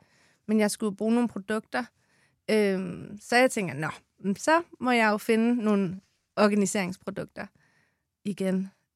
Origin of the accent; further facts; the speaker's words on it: Jutland, Denmark; now in Copenhagen, Denmark; jeg er 35 år og født og opvokset i Jylland. Har boet i København de sidste snart 20 år.